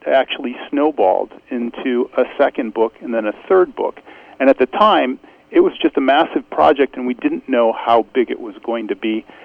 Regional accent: Mansfield, Ohio, United States; my friend and I grew up on Route 71, halfway between Cleveland and Columbus, Ohio, in Mansfield, Ohio

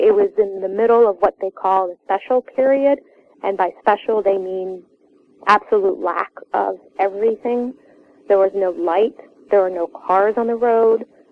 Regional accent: United States; Yes, I was raised in the United States, My mother is from Havana, Cuba.

